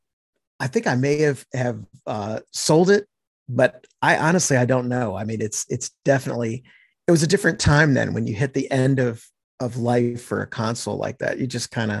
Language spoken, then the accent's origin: English; Virginia Beach, Virginia, United States; I wasn't born in Virginia Beach, but I grew up in Virginia Beach and then moved away for quite a while. And now I've, in the last few years, moved back.